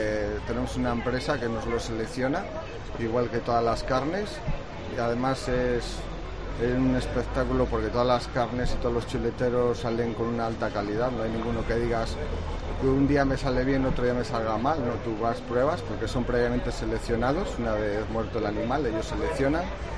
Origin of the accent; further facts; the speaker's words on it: La Bañeza, Castile and León, Spain; Es que somos de La Bañeza.